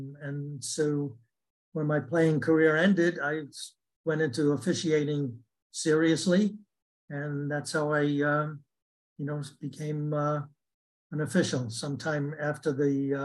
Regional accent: New York City, New York, United States; I grew up in New York City, and actually in the Greenpoint section of Brooklyn.

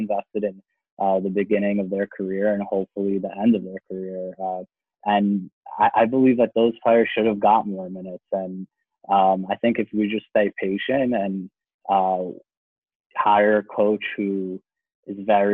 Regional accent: New York, United States; Being a New Yorker, we're not as patient. We're very fast-paced, you know, mentality and brain.

